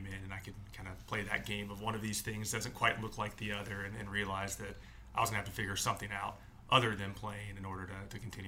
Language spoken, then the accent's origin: English; Atlanta, Georgia, United States; what real baseball talent was outside of my little bubble growing up in Atlanta.